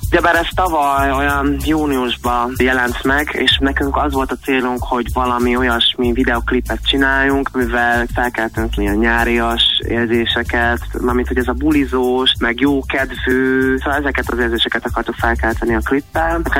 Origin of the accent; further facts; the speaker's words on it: Hungary; born there; néha megjelenik így a, nem tudom, az akcentusom, pedig itt születtem Magyarországon, és már azért anyanyelvi szinten beszélem a magyar nyelvet